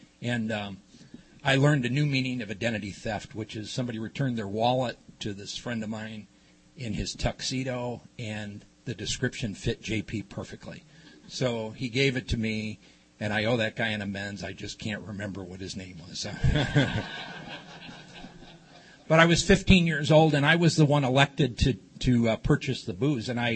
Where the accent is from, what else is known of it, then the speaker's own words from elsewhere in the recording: Chicago, Illinois, United States; I grew up in Chicago in the Midwest, and grew up in a large Irish Catholic family.